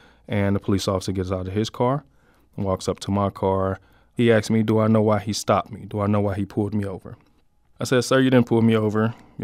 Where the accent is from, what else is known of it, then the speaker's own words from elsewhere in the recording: St. Louis, Missouri, United States; I'm a veteran from St. Louis. I'm born and raised in the city